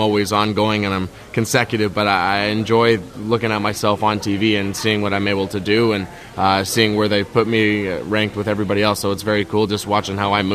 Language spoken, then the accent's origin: English; Canada; This is a great opportunity for myself being Canadian. I love being Canadian